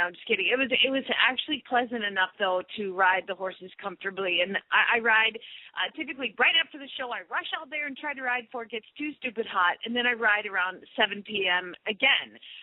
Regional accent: Phoenix, Arizona, United States; from Phoenix, Arizona

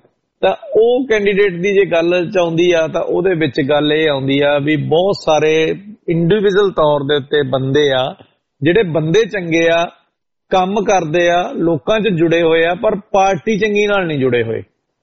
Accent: Bathinda, Punjab, India; ਮੈਂ ਇੱਕ ਮਹਿਣਾ ਚੌਕ ਏਰੀਆ, ਬਹੁਤ ਮਸ਼ਹੂਰ ਏਰੀਆ ਬਠਿੰਡੇ ਦਾ, ਮੇਰਾ ਬਚਪਨ ਉੱਥੇ ਗੁਜ਼ਰਿਆ, ਮੈਂ ਰਿਹਾ ਉੱਥੇ ਤਕਰੀਬਨ ਗਲੀਆਂ 'ਚ ਖੇਡਿਆ ਪੜਿਆ।

